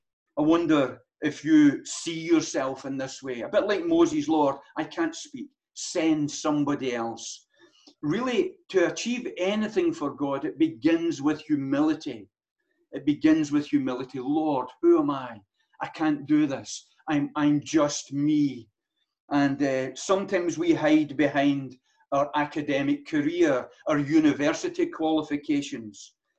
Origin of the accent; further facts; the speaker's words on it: Blantyre, Scotland, United Kingdom; also born or lived in Glasgow; I was born in the city of Glasgow, but I was raised in a town called Blantyre. Nothing to boast of, believe you me. … from Blantyre